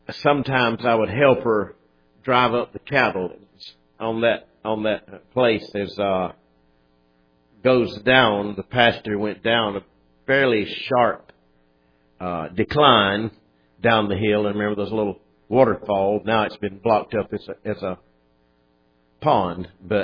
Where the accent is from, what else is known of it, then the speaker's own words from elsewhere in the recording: Lumberton, North Carolina, United States; also born or lived in Moore County; I was brought up in the summers in Moore County. I was born in Lumberton, was there school time in the winter with my parents.